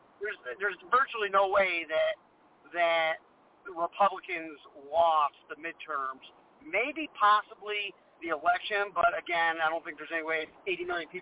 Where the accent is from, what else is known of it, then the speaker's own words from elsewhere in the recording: Syracuse, New York, United States; And I moved here from Syracuse, New York.